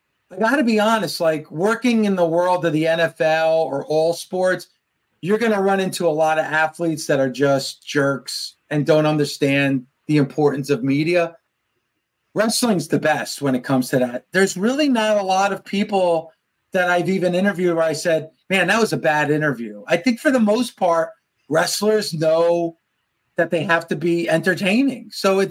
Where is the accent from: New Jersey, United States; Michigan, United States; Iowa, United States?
New Jersey, United States; I'm a Jersey guy. I grew up in Jersey. So, you know, 12, 13 year old … was a big Ric Flair fan.